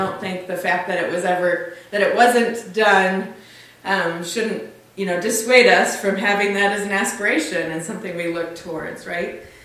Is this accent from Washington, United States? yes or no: yes; Tacoma, Washington, United States; I use she, her pronouns. I come from Tacoma, Washington